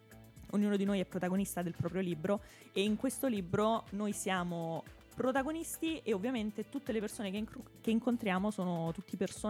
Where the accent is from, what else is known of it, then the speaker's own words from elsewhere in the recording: Rome, Lazio, Italy; io sono di Roma